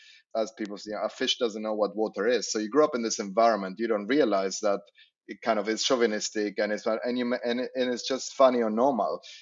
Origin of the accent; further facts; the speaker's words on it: Argentina; So I grew up in Argentina, which I think is the only perpetually declining country in the world or in modern history.